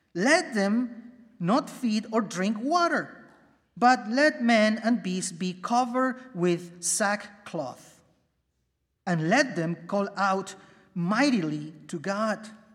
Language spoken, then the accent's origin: English; Peru; I remember growing up in Peru, one of my favorite stories was